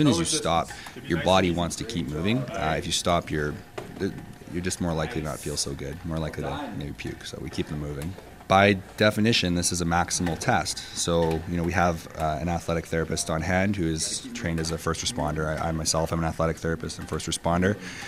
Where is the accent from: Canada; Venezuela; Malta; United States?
Canada; Prince George, British Columbia; now in Victoria, Canada; I work at the Pacific Institute of Sport Excellence, but I'm from Prince George